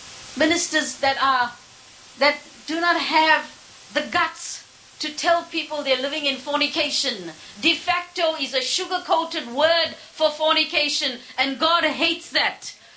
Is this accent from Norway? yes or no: no; South Africa; I come from South Africa, and it's sad when I go back there.